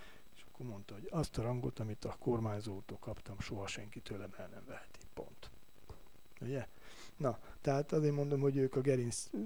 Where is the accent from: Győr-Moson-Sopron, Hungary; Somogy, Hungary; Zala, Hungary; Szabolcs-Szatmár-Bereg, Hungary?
Győr-Moson-Sopron, Hungary; Sopron; born there; és én már Sopronba születtem